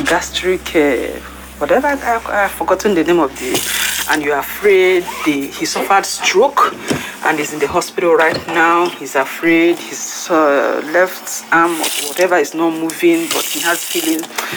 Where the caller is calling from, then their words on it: France; I'm calling in from France